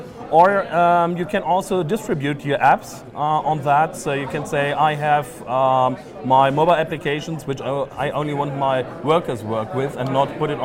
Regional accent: Germany; English is a second language; I'm from Germany

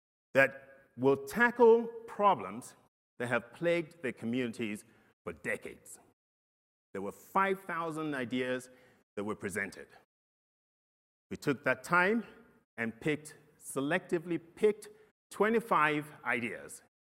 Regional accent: Nigeria; Well, you're asking me, I'm from Nigeria, but it doesn't mean that's the country we need to go to, first of all.

